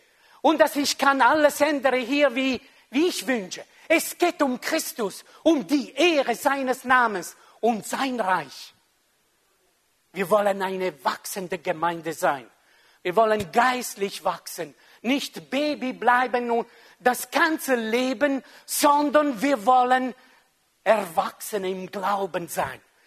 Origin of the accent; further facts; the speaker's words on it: Switzerland; Wir hätten vielleicht Unterschrift gesammelt, gell, als Schweizer.